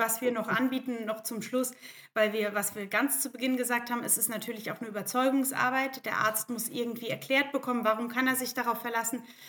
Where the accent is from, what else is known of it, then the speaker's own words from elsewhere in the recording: Germany; Aber ich bin ja Europäerin, ich bin ja Deutsche.